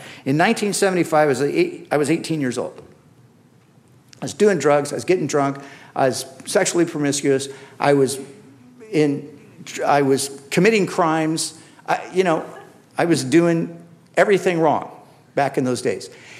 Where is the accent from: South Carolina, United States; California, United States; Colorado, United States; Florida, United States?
California, United States; Huntington Beach; because I grew up in Huntington Beach, and I was down there